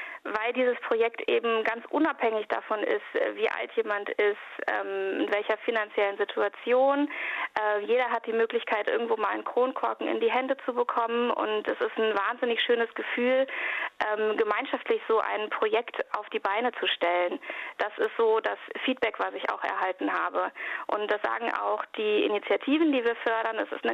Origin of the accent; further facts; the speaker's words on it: North Rhine-Westphalia, Germany; eher in meiner Heimat am Niederrhein